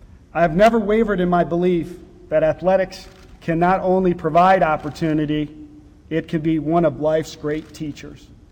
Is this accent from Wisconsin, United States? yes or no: yes; Wisconsin, United States; Though as a kid growing up in Wisconsin, I must admit that I had to cheer for the Badgers and, of course, the Packers.